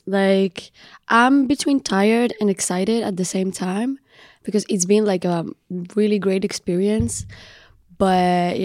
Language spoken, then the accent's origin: English; Spain; also born or lived in Tangier, Morocco; I was born in Morocco, Tanja, Charbendiben. And then with my family, we immigrated to Spain when I was really, really young.